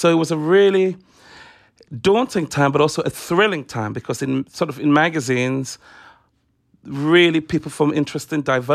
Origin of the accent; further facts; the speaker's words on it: Ghana; now in London, United Kingdom; I remember we moved over from Ghana to London. And in Ghana, you know, everybody was black. It was a black country. And I came to England and realized that I was a minority